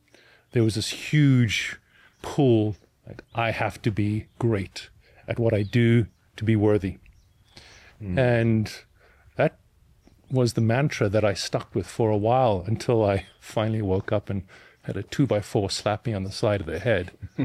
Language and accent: English; South Africa; accent: funny accent; It's a byproduct of having grown up in South Africa to an Austrian father and a mother of English descent, and also having worked in multiple places around the world.